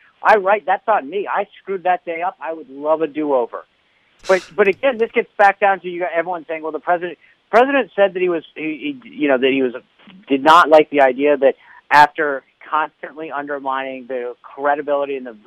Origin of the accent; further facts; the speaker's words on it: Rhode Island, United States; I'm this kid from Rhode Island that got the honor of being White House press secretary.